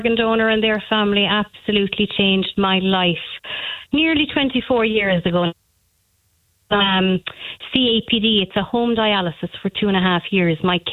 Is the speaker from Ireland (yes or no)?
yes; Ballinskelligs, Munster, Ireland; now in Caherciveen, Ireland; There was a mad race from here, from Carstaveen, and I was originally from Ballinskellig, up to Dublin to get there in time.